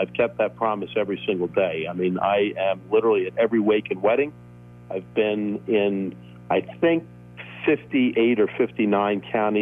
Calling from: Pittsburgh, Pennsylvania, United States; Today, I'm calling you from Pittsburgh.

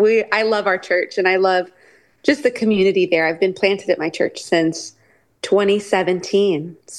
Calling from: California, United States; I'm calling in from Orange County, California.

